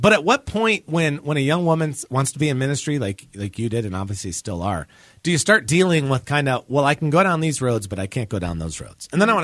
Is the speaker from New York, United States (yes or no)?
no; Chicago, Illinois, United States; But see, I'm a Midwestern Chicago.